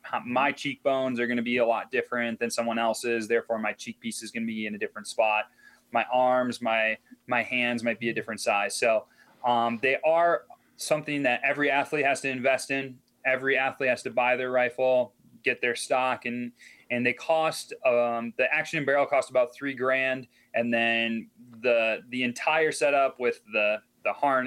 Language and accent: English; Appleton, Wisconsin, United States; It's something that I never thought I would see in Northeast Wisconsin, just because growing up in the Appleton area, I didn't get into cross-country skiing until I was about 16, 17 years old